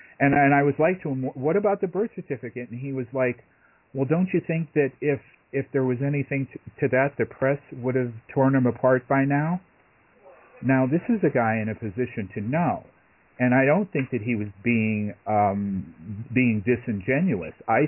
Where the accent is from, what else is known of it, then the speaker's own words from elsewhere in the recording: New York, United States; born there; and it looks very similar to birth certificates that were issued in Hawaii, which is weird because I was born in New York.